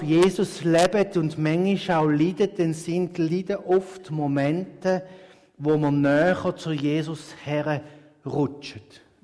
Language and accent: German; Switzerland; Ich glaube, als Schweizer finden wir sehr häufig etwas zum Klagen.